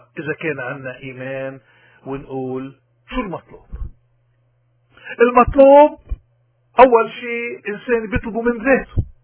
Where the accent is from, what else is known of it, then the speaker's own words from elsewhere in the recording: Lebanon; ونضل نقدر نقول نحن لبناني.